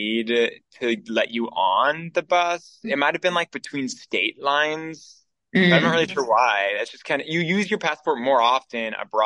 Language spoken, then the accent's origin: English; Tucson, Arizona, United States; also born or lived in Utah; And so I grew up in Tucson. I was actually born the year that my dad started medical school. And then he continued on for his residency in orthopedic here in Tucson. And so I grew up here.